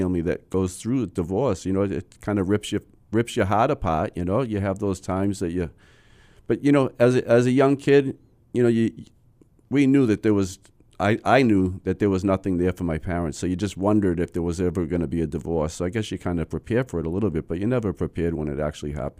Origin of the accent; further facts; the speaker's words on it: Melrose, Massachusetts, United States; I grew up about 10 miles north of Boston, the end of the Orange Line in Melrose, Mass.